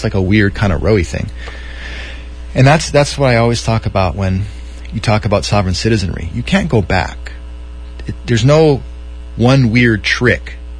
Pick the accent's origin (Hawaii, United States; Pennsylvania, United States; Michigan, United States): Hawaii, United States; Wailua; I grew up in Wailua. Tahitian prawn and tucanary tilapias whack that place.